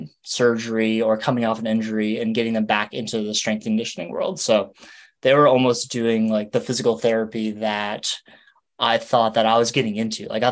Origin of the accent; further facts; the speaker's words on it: New Hampshire, United States; I grew up in New Hampshire and went to school in Maine for college. And I moved to Boston because I was going to PT school.